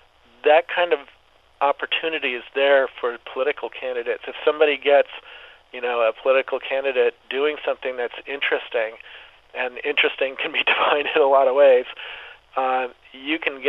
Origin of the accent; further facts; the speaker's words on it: California, United States; living in California, because I grew up in California.